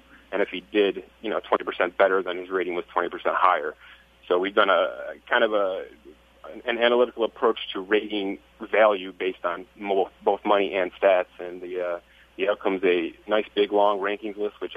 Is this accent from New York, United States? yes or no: yes; Angola, New York, United States; Born and raised in Angola, like myself.